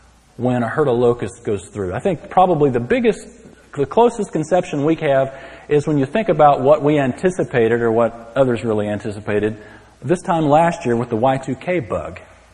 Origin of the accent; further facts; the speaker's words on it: San Antonio, Texas, United States; now in Denton, United States; I grew up in San Antonio, and that never happened. But here in Denton, we've got crickets.